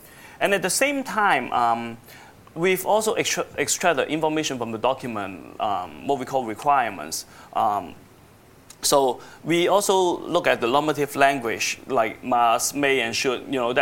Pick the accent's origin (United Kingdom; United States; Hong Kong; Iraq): Hong Kong; born there; So I was born in Hong Kong, so you may find me, you know, speaking funny, but I usually blame it on the British, and I use like words like aluminium, aeroplane, stuff like